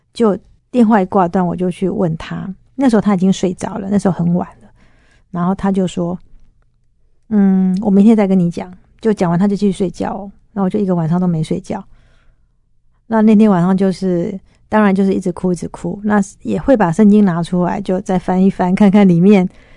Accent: Taiwan; moved away as an adult; now in United States

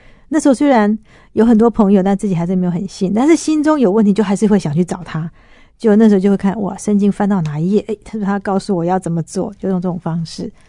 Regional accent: Taiwan; moved away as an adult; now in United States

